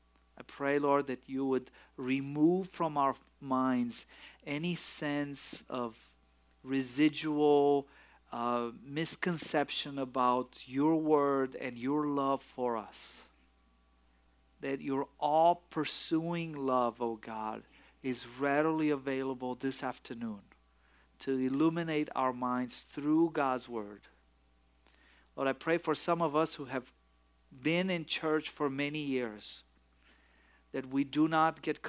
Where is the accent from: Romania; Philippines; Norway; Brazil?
Romania; English is a second language; now in United States; If you wonder where my accent is, it's not from West Texas, although I lived some time in West Texas. I'm from Romania originally. I moved here in United States in 1996